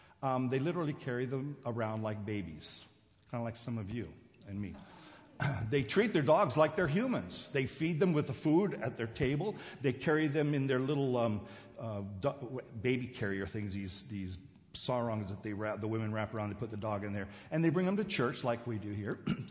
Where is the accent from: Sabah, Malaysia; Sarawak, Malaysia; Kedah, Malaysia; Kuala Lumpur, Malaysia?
Sabah, Malaysia; Tamparuli; When I was a kid growing up in Borneo, there was a way to identify the various people from the different tribes. And we had a number of tribes. The ones that were close by where I lived, which was in Tamparuli, was the headquarters of the mission there in North Borneo.